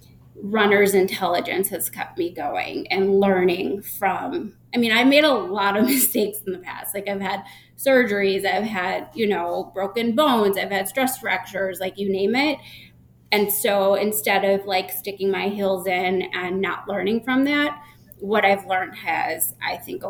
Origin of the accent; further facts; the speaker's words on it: Chicago, Illinois, United States; in 2001, I decided to sign up for the Chicago Marathon. That's my hometown race.